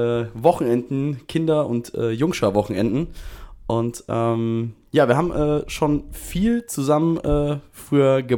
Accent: Frankfurt am Main, Hesse, Germany; now in Hamburg, Germany; Also wir kommen ja beide aus Frankfurt am Main, also aus Hessen.

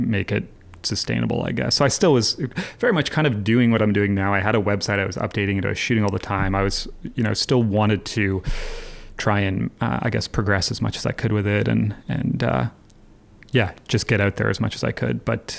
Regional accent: Hamilton, Ontario, Canada; So I grew up in Hamilton.

